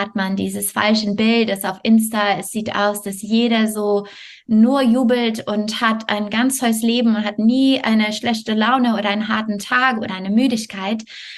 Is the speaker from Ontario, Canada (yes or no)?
no; Montreal, Quebec, Canada; German is a second language; In Kanada ist es sehr kalt. Also ich komme aus Montreal.